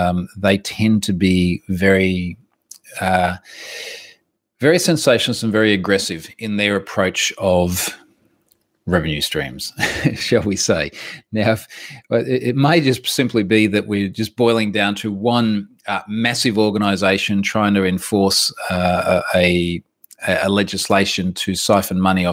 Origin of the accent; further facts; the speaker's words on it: Australia; It's like they know I'm Australian.